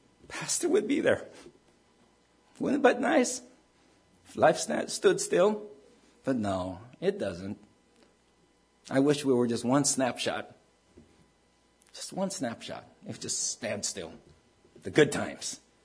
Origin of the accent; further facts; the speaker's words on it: Manila, Metro Manila, Philippines; when I grew up in Manila, Philippines, I was youngest of 9 children.